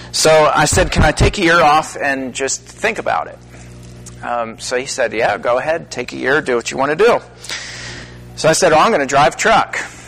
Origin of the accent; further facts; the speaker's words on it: Shanksville, Pennsylvania, United States; Somerset is just 10 miles from my hometown of Shanksville, Pennsylvania.